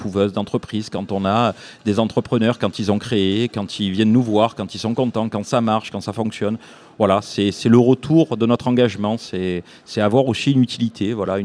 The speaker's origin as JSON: {"language": "French", "town": "Marseille", "region": "Provence-Alpes-Côte d'Azur", "country": "France", "tie": "born or raised there", "said": "je suis natif de Marseille"}